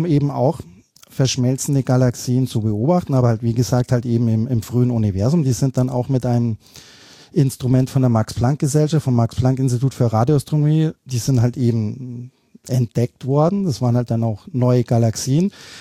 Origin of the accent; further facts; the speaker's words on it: Munich, Bavaria, Germany; now in Spain; Also ich komme ja aus München und ich bin wirklich sehr heimatverbunden